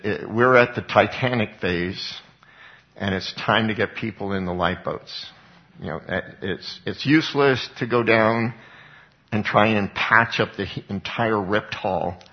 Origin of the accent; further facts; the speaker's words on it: Colorado, United States; I grew up in Colorado. It used to be conservative.